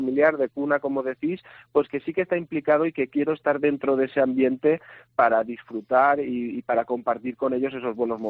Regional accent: Valencian Community, Spain; nos reuníamos para celebrar todo lo que nos define como valencianos

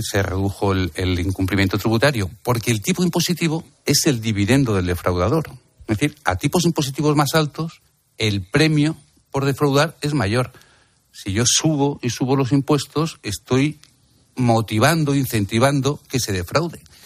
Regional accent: Madrid, Community of Madrid, Spain; Yo he de decir que vivo en Madrid, soy madrileño, me gusta salir a cenar y fumo puros.

